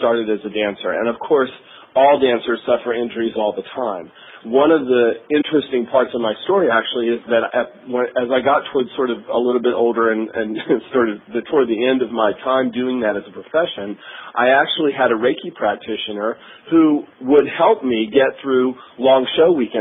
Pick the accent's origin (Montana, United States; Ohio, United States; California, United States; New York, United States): New York, United States; Being a New Yorker.